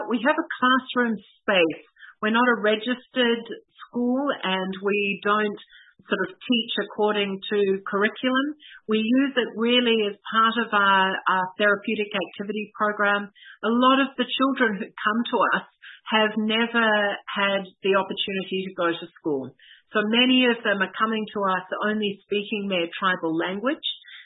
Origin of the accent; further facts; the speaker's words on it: Australia; we have a charity set up in Australia, which is my home country.